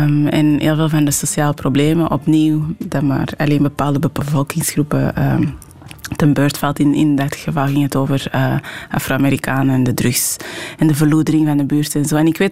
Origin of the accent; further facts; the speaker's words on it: Belgium; zeker niet van ons als Belgen zijn